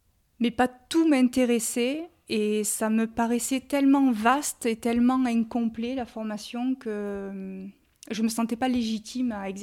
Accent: Provence-Alpes-Côte d'Azur, France; Je suis native des Alpes de Haute-Provence. J'ai toujours habité là.

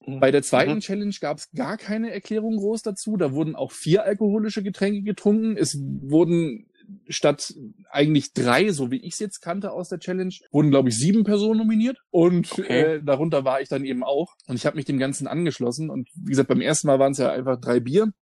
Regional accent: Northern Germany, Germany; Ich komme aus Norddeutschland, bei uns ist Anis, also ein Anis-Schnaps.

